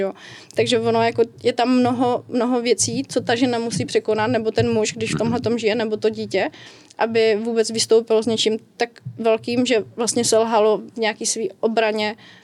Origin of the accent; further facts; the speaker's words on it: Opava, Moravian-Silesian Region, Czechia; moved away as an adult; now in Prague, Czechia; Já pocházím z Opavy a chtěla jsem se osamostatnit po střední škole